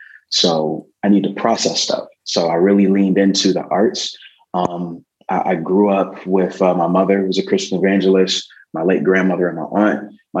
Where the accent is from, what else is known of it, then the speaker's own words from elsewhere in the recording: Milwaukee, Wisconsin, United States; growing up in Milwaukee, Wisconsin, there were a few different focuses of mine growing up.